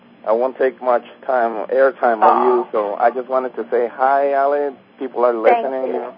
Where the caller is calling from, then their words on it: Lima, Peru; I want to say hi to Alexandra. Hi, Alexandra, I'm calling from Lima, Peru.